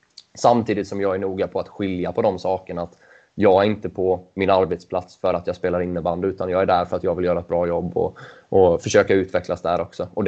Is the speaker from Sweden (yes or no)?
yes; Mullsjö, Jönköping County, Sweden; jag är ju uppvuxen i Mullsjö. Jag var ju en liten knatte.